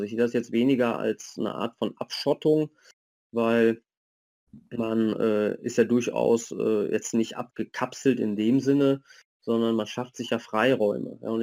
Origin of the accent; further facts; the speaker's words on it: North Rhine-Westphalia, Germany; wir kommen aus dem Rhein-Sieg-Kreis